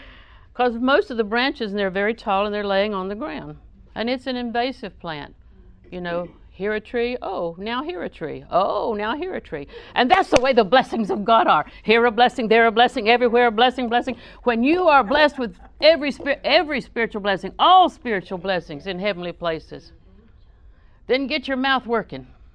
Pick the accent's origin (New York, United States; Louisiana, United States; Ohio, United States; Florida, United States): Florida, United States; Auburndale; Did I tell you I was raised in Auburndale?